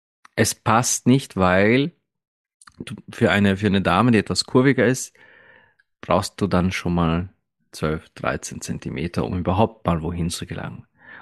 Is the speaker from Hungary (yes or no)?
no; Austria; Okay, bei uns in Österreich sagt man, du wirfst so ein Wiener Würstchen in den Turnsaal.